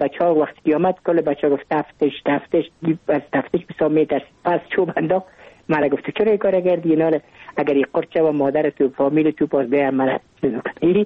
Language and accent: Persian; Kabul, Afghanistan; ما متولد کابل هستم، در نایی اول کابل تولد شدیم. تحصیلات ابتدایی خود در مکتب عاشقان عارفان، در تحصیلات متوسط و تحصیلات عالی خود در لیسه حبیبی هم به پایان رساندیم.